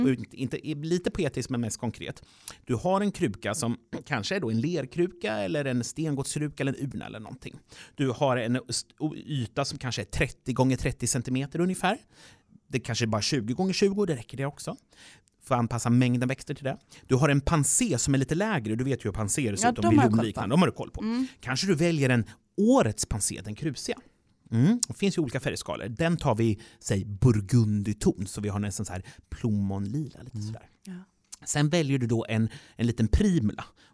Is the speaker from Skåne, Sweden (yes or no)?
no; Örebro County, Sweden; Och en Närkes landskapsblomma som jag kommer ifrån, Närke.